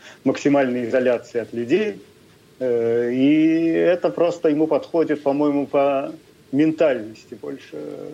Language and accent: Russian; Israel; Russian is a second language